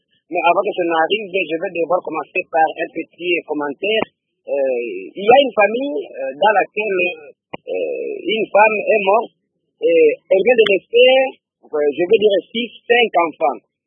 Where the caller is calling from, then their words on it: Kalima, Maniema, DR Congo; de Kalima Maniema